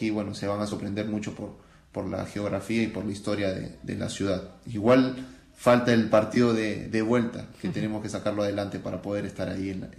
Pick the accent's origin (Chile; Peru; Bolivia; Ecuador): Peru; Estuve sin equipo un mes, esperando en mi país, en Perú. Tuve muchas ofertas en mi país